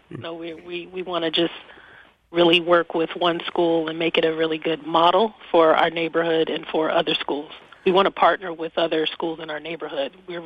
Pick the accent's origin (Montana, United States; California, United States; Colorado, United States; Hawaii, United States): California, United States; Oakland; I grew up in Oakland, California. I actually went to a school in the suburb.